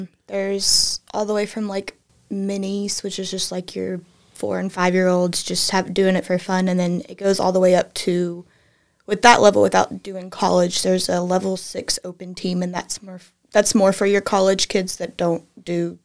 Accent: Columbia, Tennessee, United States; also born or lived in California; Okay, so I was actually born in California. My dad was in the Marines. I'm originally from Columbia, Tennessee, which is about 45 minutes south of Nashville.

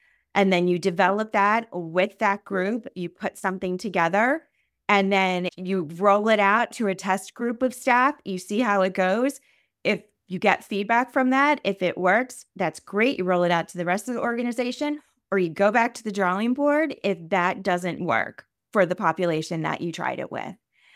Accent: Maryland, United States; I am from the East Coast, from Maryland. We're a big water state. We are the Chesapeake Bay right in the middle of us. And I grew up on the Bay, and I just had a love of the water.

